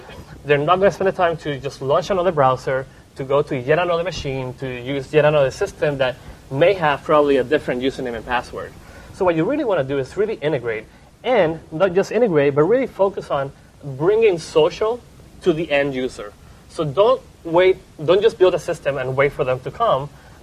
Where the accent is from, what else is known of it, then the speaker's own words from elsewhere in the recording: Puerto Rico; I'm from Puerto Rico, by the way.